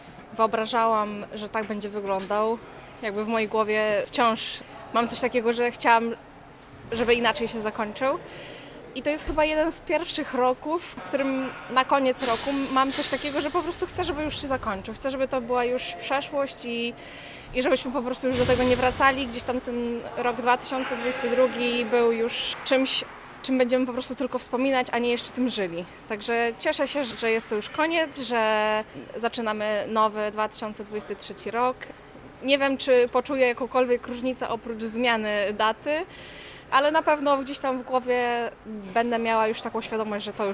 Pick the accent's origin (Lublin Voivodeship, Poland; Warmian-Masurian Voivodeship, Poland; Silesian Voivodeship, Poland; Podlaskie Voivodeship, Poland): Podlaskie Voivodeship, Poland; Białystok; choć jestem z Białegostoku